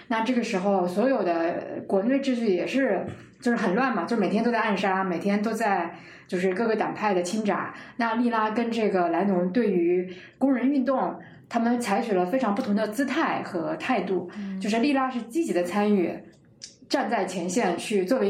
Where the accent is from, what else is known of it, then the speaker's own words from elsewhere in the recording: China; 它不是说我们中国人喜欢用什么惨绿少年或者是荒唐的青春